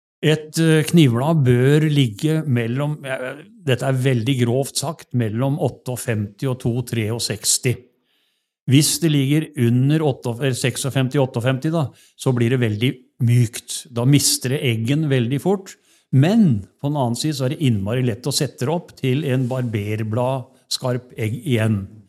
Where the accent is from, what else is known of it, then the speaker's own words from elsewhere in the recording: Telemark, Norway; jeg kommer jo fra Telemark